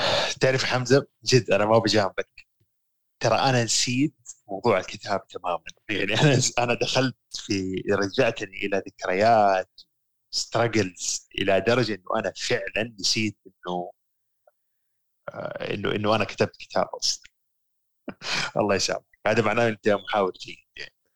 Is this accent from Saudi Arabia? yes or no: yes; Saudi Arabia; also born or lived in Sweden; أنا جاي من السويد حركات وهذا، فجأة لقيت نفسي رجعت السعودية